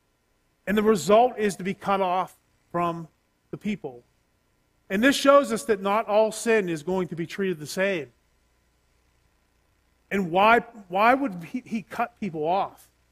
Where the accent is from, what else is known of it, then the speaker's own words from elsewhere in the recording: Pittsburgh, Pennsylvania, United States; He could tell I wasn't from the area. He looked at my driver's license and saw I was from Pittsburgh.